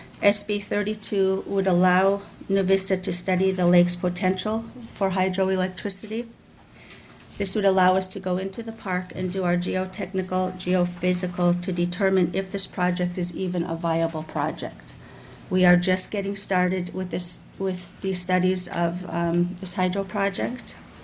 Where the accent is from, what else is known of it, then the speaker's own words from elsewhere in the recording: Bethel, Alaska, United States; I was born and raised in Bethel, Alaska. I am a Yupik Eskimo from the Chulista region.